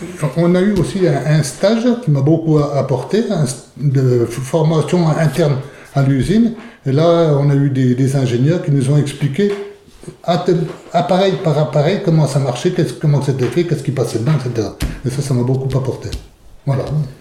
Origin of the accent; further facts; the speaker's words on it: Varzy, Bourgogne-Franche-Comté, France; Je suis né à Varzy dans la Nièvre en 1946. J'ai été à l'école jusqu'à 14 ans. Là, j'ai débuté un CAP de plombier sanitaire à Varzy toujours.